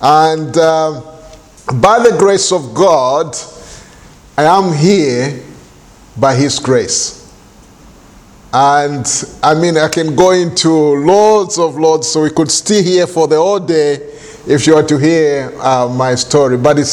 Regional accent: Zambia; I've been in this country nearly coming to 18 years. I grew up in Zambia. My parents were, evangelical, I would say, more or less.

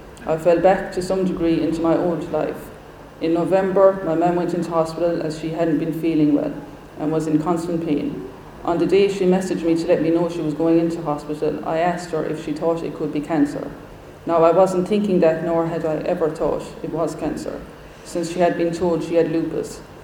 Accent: Ballinacally, County Clare, Ireland; I come from the Republic of Ireland, and I was raised in a small village called Ballinacally, which is in County Clare, where my siblings and I were raised by our mother. I was christened at a month old into the Roman Catholic faith.

